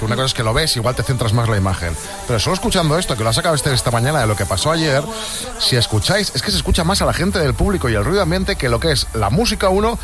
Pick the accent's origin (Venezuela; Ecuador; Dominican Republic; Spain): Spain; Marbella, Andalusia; de Marbella.